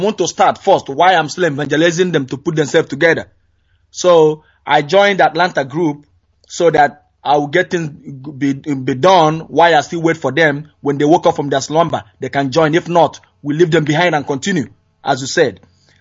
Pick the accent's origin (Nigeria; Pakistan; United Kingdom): Nigeria; Uguoba; English is a second language; now in Indiana, United States; From Uguoba, Uji River, Biafra land.